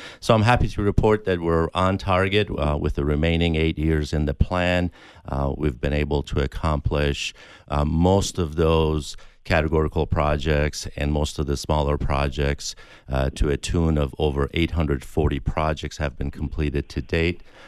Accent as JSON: {"language": "English", "town": "Madison", "region": "Wisconsin", "country": "United States", "tie": "born or raised there", "said": "So just to put it in context, I grew up in Madison, Wisconsin, and we only had the construction season and we had the winter."}